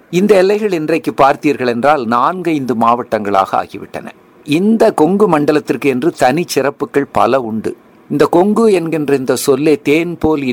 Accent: Coimbatore, Tamil Nadu, India; நான் தினந்தோறும் என்னுடைய சொந்த ஊராகிய கோவையிலிருந்து ஒரு 10 கிலோமீட்டர் தொலைவில் இருக்கக்கூடிய ராமசெட்டிப்பாளையத்திலிருந்து தினந்தோறும் சைக்கிளில் கோவை அரசு கலைக்கல்லூரிக்கு வந்து படித்துக் கொண்டிருந்தேன்.

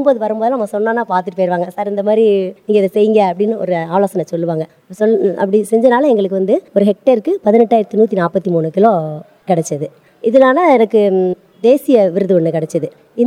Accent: Vasudevanallur, Tamil Nadu, India; நான் வாசுதேவநல்லூர் கிராமத்தை சேர்ந்தவள்.

